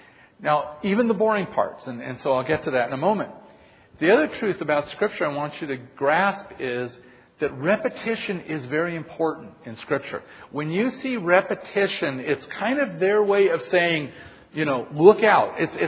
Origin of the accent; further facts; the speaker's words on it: California, United States; It just went by me because I'm from California.